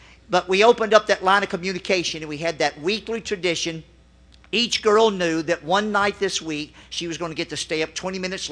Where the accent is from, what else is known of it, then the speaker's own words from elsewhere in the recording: Louisiana, United States; I grew up in Louisiana